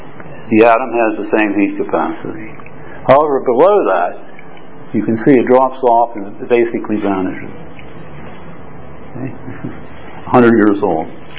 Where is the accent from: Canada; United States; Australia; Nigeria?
United States; now in Hong Kong; I'm an American living in Hong Kong and Berlin.